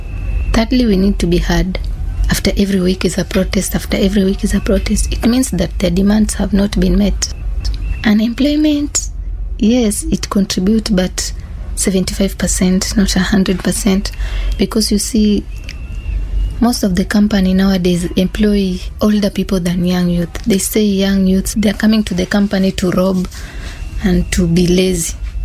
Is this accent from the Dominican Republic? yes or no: no; Kenya; I'm a Gen Z. Second, I participated because I am a Kenyan.